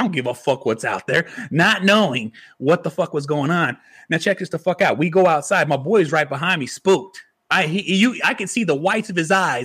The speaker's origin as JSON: {"language": "English", "region": "California", "country": "United States", "said": "I'm from California."}